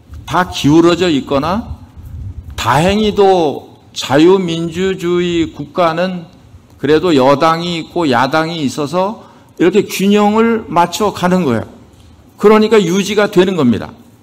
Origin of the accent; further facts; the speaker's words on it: South Korea; 저도 한국 사람이니까 너무 기분이 좋더라고요.